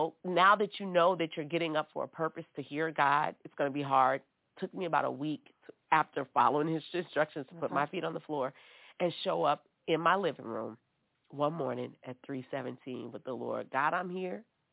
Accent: New Orleans, Louisiana, United States

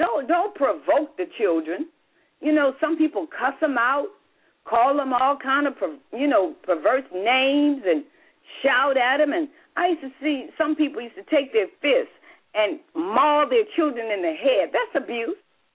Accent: Jacksonville, Florida, United States; When I was a child, black child growing up in Jacksonville, we had to sit in the back of the bus.

